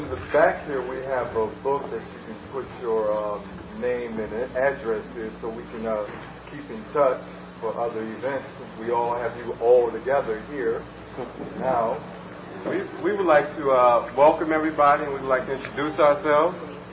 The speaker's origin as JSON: {"language": "English", "town": "Oakland", "region": "California", "country": "United States", "said": "We're from Oakland, Oakland, California. Oakland, we had big, huge, gigantic natural. Hair for days."}